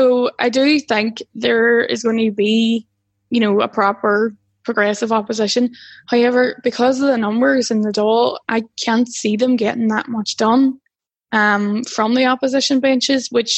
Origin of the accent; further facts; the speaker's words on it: Derry, Northern Ireland, United Kingdom; I'm from Derry City, which has long been, you know, Sinn Féin have a great foothold there.